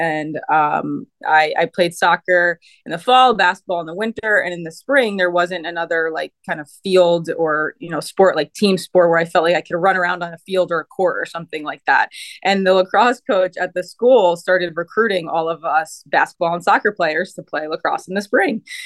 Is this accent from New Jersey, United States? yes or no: yes; New Jersey, United States; I loved just the fact that I'm from New Jersey and it was only 2 hours from home.